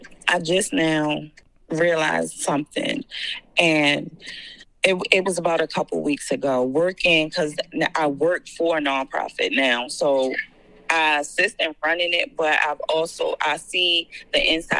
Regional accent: Baltimore, Maryland, United States; I go back to that recreation center because I know growing up in Baltimore City, recreation centers were the outlet for youth.

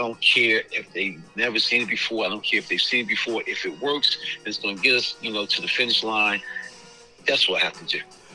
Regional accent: Baltimore, Maryland, United States; I know I call them Bum Birds and all. And that's my hometown team.

